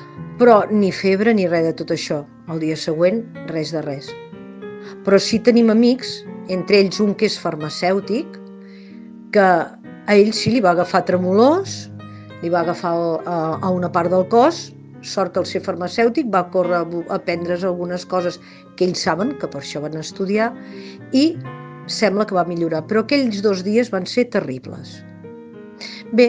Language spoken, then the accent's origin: Catalan; Catalonia, Spain; jo sóc de l'Alt Penedès, no puc anar a veure els meus pares, que estan al Barcelonès.